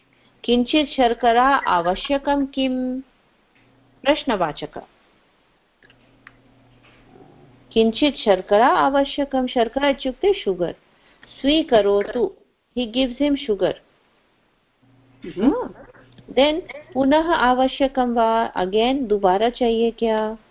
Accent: India; first language Hindi; English is a second language; Because I'm thinking in Hindi, is my mother tongue, so I'm thinking in Hindi

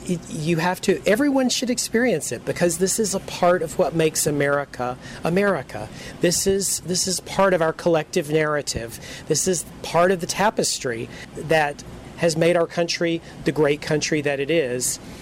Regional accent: the South, United States; Well, I'm definitely a Southerner. We have a saying, Southern born, Southern bred, and when I die, I'll be Southern dead.

